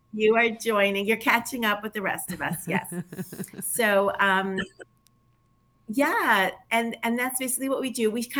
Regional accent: Israel; I grew up in Israel. My family made Aliyah when I was 7 and a half. Wow. So I'm really Israeli.

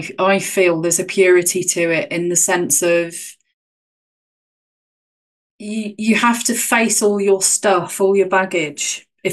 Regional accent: Dartmoor, South West England, United Kingdom; I encountered more of that growing up on Dartmoor in certain communities

